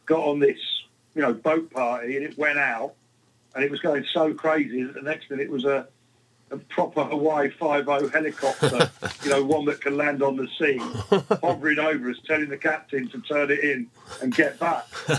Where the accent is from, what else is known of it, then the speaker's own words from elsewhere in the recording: Uxbridge, London, United Kingdom; we're only the other side of the M25 in Hillingdon and Uxbridge